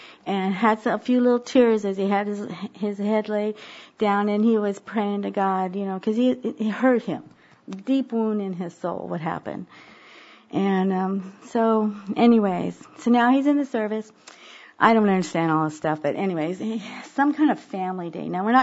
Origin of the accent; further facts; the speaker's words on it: Texas, United States; You know, my mom's from Texas. I'm from Texas.